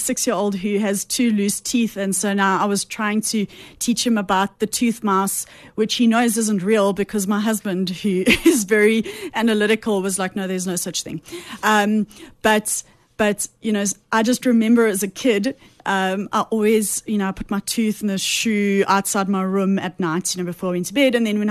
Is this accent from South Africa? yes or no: yes; East London, Eastern Cape, South Africa; also born or lived in Mthatha; And I remember when we moved from Mthatha to East London, I was so worried that the tooth mouse wouldn't know where I lived in this new city.